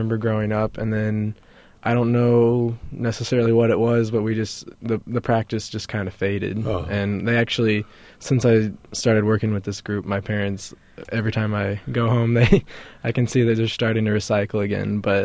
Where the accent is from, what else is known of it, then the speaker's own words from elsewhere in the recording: Champaign, Illinois, United States; now in Urbana, United States; And then I grew up in Champaign, and now I'm living in Urbana, and just making that change.